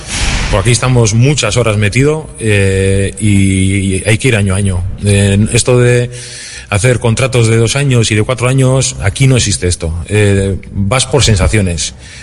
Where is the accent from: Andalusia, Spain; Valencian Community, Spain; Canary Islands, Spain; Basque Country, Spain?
Basque Country, Spain; Bermeo; Prioridad absoluta Urdaibai, porque soy de Bermeo